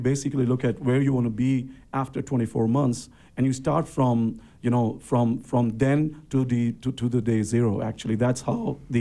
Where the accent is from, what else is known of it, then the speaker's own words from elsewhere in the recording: India; born there; since I've been coming to this country for the last 20 years, and I was born in India